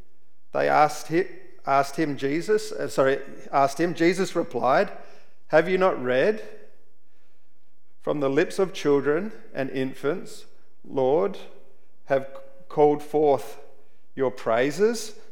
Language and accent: English; Central Australia, Australia; because I grew up in Central Australia